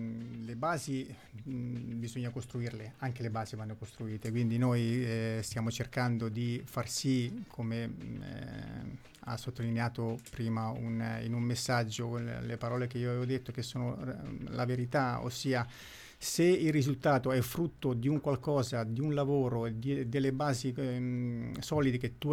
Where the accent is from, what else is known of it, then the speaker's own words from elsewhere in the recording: Marche, Italy; Io sono marchigiano e quindi il cercare di riuscire a riportare dove merita questa piazza mi inorgoglisce